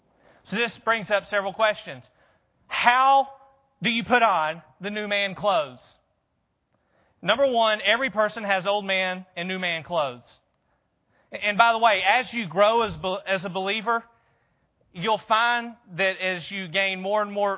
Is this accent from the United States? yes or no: yes; Athens, Georgia, United States; Born and raised in Athens, Georgia. You ever heard the saying, bleed red and black? That's me.